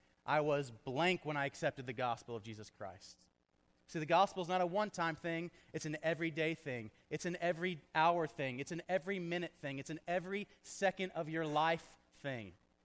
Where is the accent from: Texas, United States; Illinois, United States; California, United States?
Texas, United States; I mean, I'm from Texas. I had like 45 minutes of homework a night, and I barely did that sometimes.